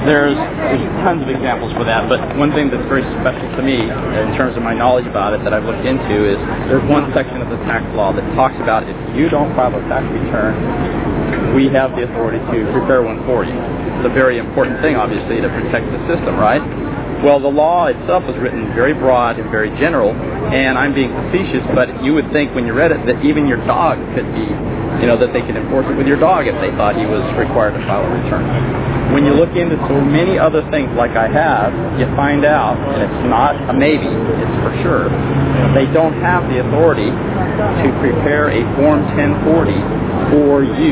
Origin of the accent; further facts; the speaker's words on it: California, United States; I'm from California also